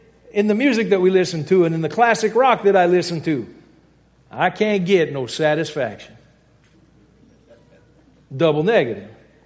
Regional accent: Louisiana, United States; I grew up in Louisiana. And double negatives are just part of the culture there.

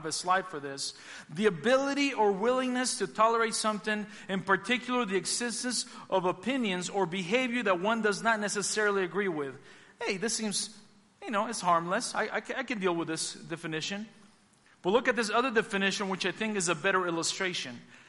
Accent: Mexico; moved away; And I can say that, people. I came from Mexico.

